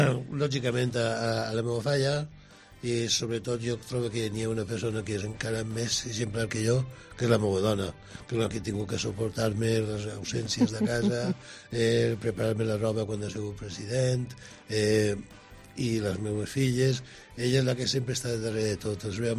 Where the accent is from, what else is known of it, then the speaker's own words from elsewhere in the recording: England, United Kingdom; now in Spain; Jo no sóc de ser, jo sóc anglès.